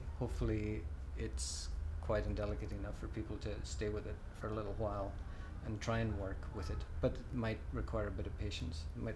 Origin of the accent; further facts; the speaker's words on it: Isle of Lewis, Scotland, United Kingdom; moved away as an adult; also born or lived in Glasgow / Chicago; now in London, United Kingdom; I'm originally from Scotland, the Isle of Lewis, way up in the northwest, and then I lived there until I was 18, and since then I've lived in Glasgow, and then I also had 10 years in Chicago in the USA, and I just moved to London 4 months ago.